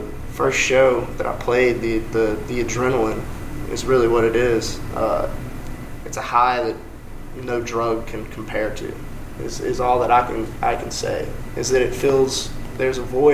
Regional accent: Hammond, Louisiana, United States; also born or lived in McComb, Mississippi; I was born in Macomb, Mississippi. And I was raised mostly in the Hammond, Tangipahoa area, St. Charles.

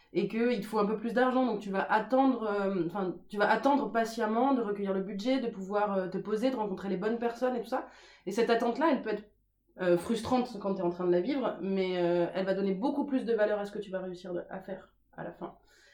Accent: Spain; Après, je suis espagnole, donc il y a aussi beaucoup de gras

